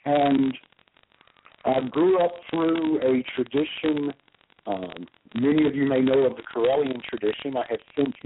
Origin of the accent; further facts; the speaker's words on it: the South, United States; And I was raised in the South, in those last vestiges of the Southern Irish Celtic immigrants